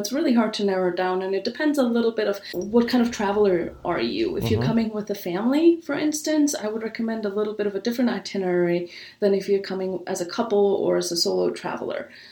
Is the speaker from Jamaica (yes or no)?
no; Germany; moved away as an adult; now in San Diego, United States; So I am from Germany originally, but I moved to San Diego in 2006 to study abroad.